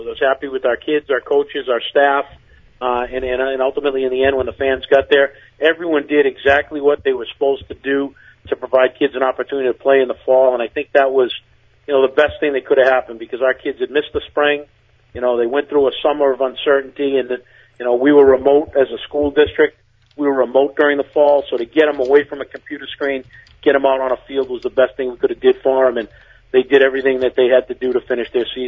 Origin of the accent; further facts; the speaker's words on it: Methuen, Massachusetts, United States; I grew up in Methuen, and Amesbury's a lot like Methuen, a blue collar, you know, hardworking people